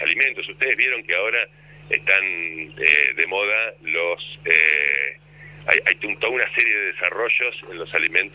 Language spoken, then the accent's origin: Spanish; Tandil, Buenos Aires Province, Argentina; lo mismo en la ciudad de Tandil, por ejemplo, de donde soy yo